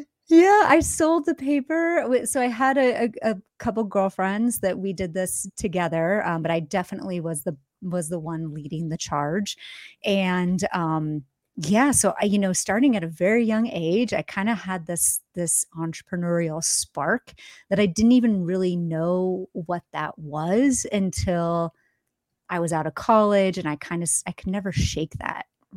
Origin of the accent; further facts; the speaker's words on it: Iowa, United States; I grew up in Iowa. We were not anywhere near an ocean.